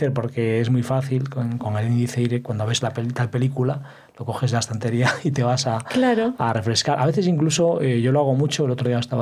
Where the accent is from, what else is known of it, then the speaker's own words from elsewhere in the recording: Galicia, Spain; Como soy gallego